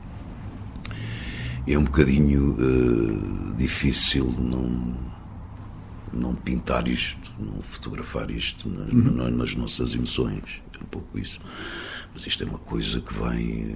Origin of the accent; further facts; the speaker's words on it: Azores, Portugal; born there; os Açores onde eu nasci, estive fora muito tempo, mas regressei já há bastante tempo.